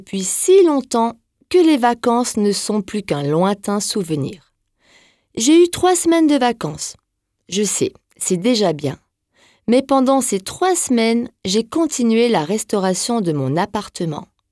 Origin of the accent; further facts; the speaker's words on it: Grand Est, France; Je suis française, bien sûr, mais avant tout alsacienne.